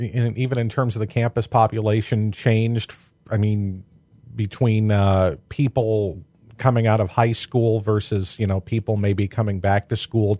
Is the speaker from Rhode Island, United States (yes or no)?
no; Illinois, United States; I'm from Henry County, so that meant I would have probably, if I had chosen a community college, I'd have gone to probably Black Hawk